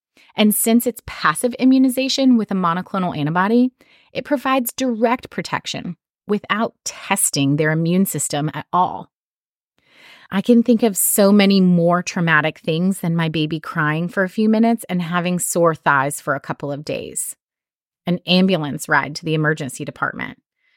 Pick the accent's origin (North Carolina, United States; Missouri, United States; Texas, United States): North Carolina, United States; I'm from North Carolina, so kill 'em with kindness is a common phrase used down south.